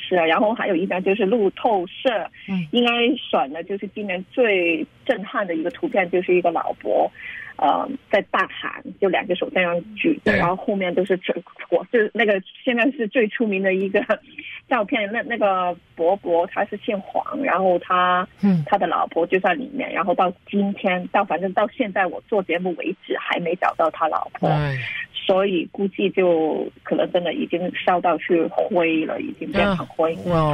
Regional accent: Hong Kong; accent: Hong Kong; 可能听众听到我的口音都知道，我真的就是真正的一个香港人。

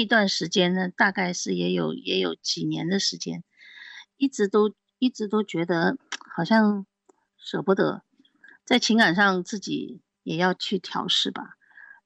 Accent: Jiangxi, China; moved away; 我们在江西都要吃辣的嘛，那这边都是比较清淡的。

